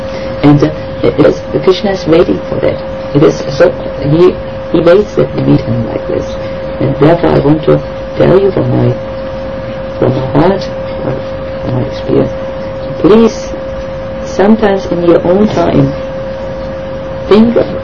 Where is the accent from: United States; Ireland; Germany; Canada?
Germany; English is a second language; Then we come from Germany, we are very disciplined people, if we need to.